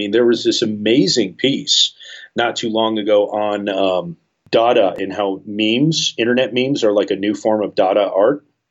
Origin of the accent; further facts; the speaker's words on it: Chicago, Illinois, United States; And growing up in Chicago during that time period was a really the 90s, late 80s, early 90s Chicago music scene was probably one of the best times in music.